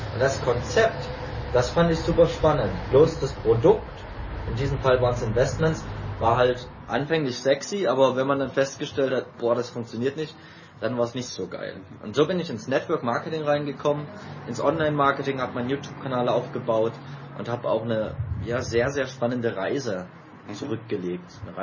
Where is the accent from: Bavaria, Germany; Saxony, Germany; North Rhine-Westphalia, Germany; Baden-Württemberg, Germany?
Saxony, Germany; ich will erst zurück in die Heimat, nach Sachsen. Ich komme ursprünglich aus Sachsen.